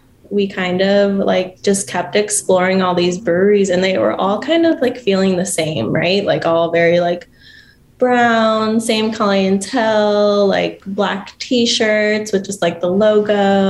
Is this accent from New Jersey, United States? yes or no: no; Florida, United States; I am from Florida, but I count myself kind of as a nomad. I've moved 4 times in the last year and a half.